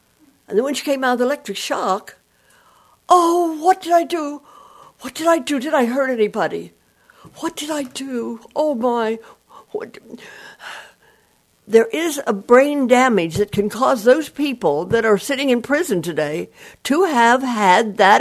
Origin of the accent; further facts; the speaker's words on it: Pennsylvania, United States; I worked at the telephone company before I moved from Western Pennsylvania to the Eastern Pennsylvania.